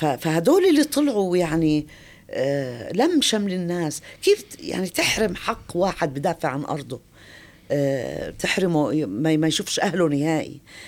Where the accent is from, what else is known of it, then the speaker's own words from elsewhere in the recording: Jordan; بيحب الفنان الأردني وبيحبنا كأردنيين وبتابع